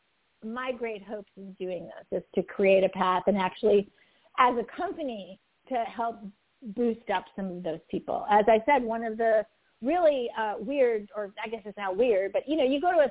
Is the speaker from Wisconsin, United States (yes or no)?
yes; Wisconsin, United States; I was like having people that I know, from my hometown in Wisconsin calling me up